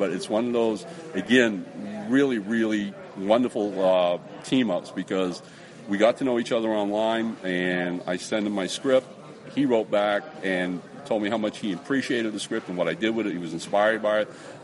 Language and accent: English; New England, United States; I grew up in New England.